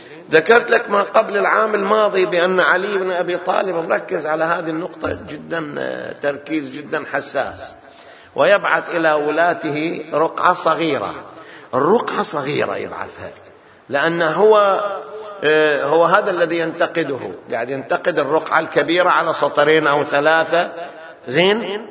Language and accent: Arabic; Bahrain; ما هو مثل ما هو صاير على وجه التحديد عندنا في البحرين